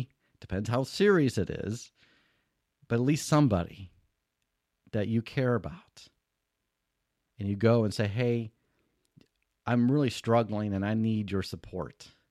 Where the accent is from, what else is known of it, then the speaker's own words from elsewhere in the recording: St. Louis, Missouri, United States; but I'm from the U.S. I'm from St. Louis, Missouri.